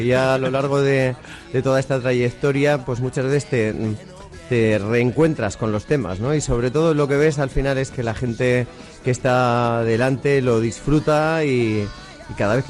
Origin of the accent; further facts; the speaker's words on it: Valladolid, Castile and León, Spain; Somos de Valladolid y aquí lo fabricamos